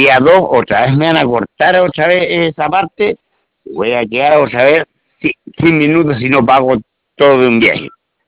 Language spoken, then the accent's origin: Spanish; Melipilla, Santiago Metropolitan Region, Chile; yo soy de Melipilla